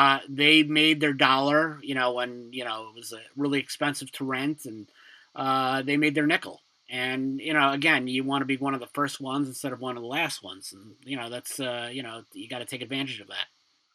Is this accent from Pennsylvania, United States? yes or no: no; Brooklyn, New York, United States; When I was a kid growing up in Brooklyn, somebody in my school, he was a grade below me.